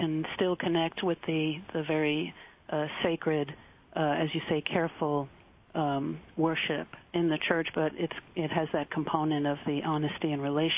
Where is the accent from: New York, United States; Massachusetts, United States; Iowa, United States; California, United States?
New York, United States; I'm from New York myself and studied theology at Fordham.